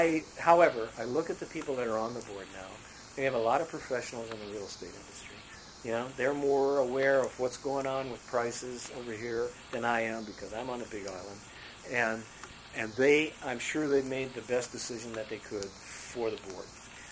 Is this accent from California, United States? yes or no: no; Little Rock, Arkansas, United States; born there; Mean, you know, I was born in Little Rock, Arkansas.